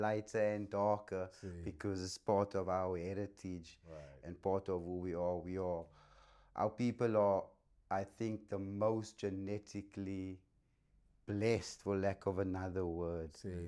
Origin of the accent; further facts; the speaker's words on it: Cape Town, Western Cape, South Africa; We personally, my experience growing up in Mitchells Plain, Cape Town, South Africa, in apartheid was nice.